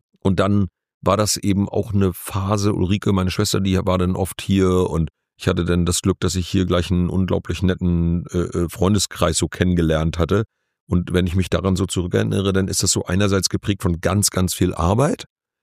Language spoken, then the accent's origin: German; Schleswig-Holstein, Germany; zu Hause bei uns in Schleswig-Holstein